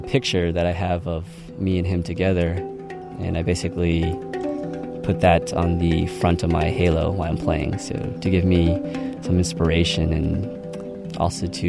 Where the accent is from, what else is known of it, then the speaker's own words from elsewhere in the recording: El Sobrante, California, United States; I'm from El Sobrante, California.